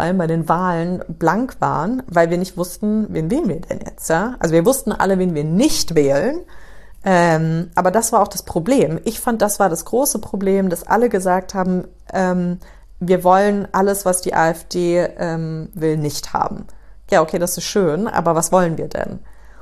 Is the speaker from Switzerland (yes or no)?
no; New York, United States; also born or lived in Frankfurt; Ich bin ja in New York aufgewachsen, also für die, die mich nicht kennen, ich bin ursprünglich aus Frankfurt, also in Frankfurt geboren, aber in New York aufgewachsen. Und Amerika ist für mich so eigentlich mein Heimatland.